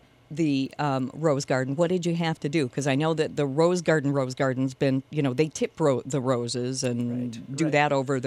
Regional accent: Minnesota, United States; I'm a southern Minnesota girl

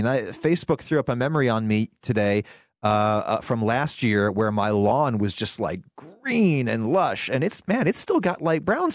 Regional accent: Pennsylvania, United States; I grew up in Pennsylvania, where I will never live again if I can avoid it.

